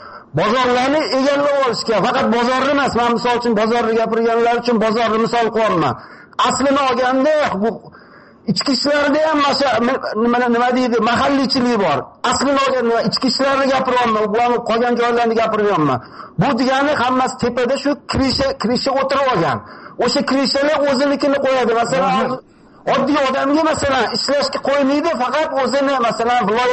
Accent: Tashkent, Uzbekistan; men o'zi asl Toshkentda tug'ilib o'sganman

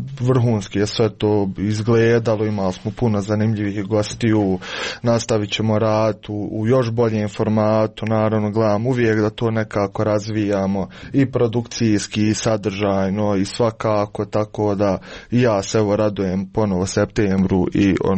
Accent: Odžak, Federation of Bosnia and Herzegovina, Bosnia & Herzegovina; now in Sarajevo, Bosnia and Herzegovina; evo ja sam na primjer iz Odžaka, koji nije u Sarajevu, nego mali gradić na sjeveru Bosne i Hercegovine, i tu sam već neki 7 godina u Sarajevu

